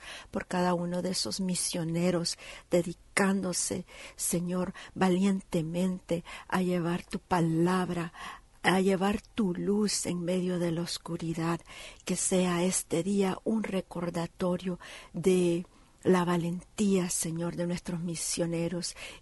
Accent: Nicaragua; Nicaragua, en especial nuestra familia Kelly, Señor, que está ministrando a los niños y a la comunidad allá en mi tierra natal.

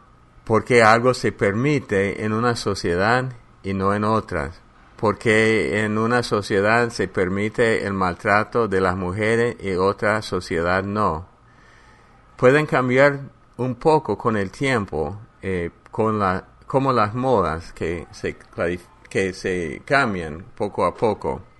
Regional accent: Texas, United States; also born or lived in New Mexico; Yo soy de Texas, pero nací en el estado de Nuevo México.

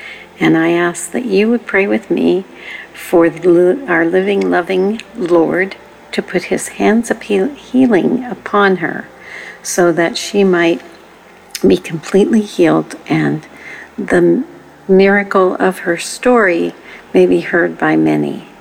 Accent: Texas, United States; from Texas

